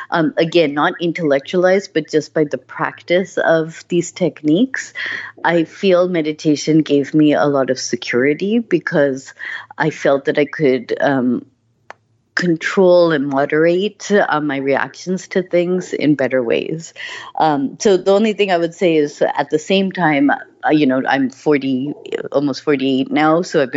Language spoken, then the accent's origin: English; Boston, Massachusetts, United States; my parents were very much an immigrant family growing up in Boston. So, you know, our core was our Indian family who had also come to the U.S. as well as that Indian community.